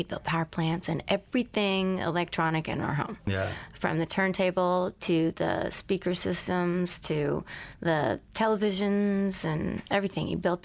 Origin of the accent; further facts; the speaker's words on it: Houston, Texas, United States; born there; I was born in Houston, and my mother is a midwife.